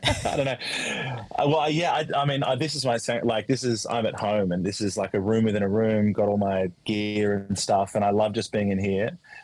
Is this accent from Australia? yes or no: yes; Australia; I'm an Australian artist and I wasn't touring and I couldn't tour because I wasn't getting booked anywhere else in the world.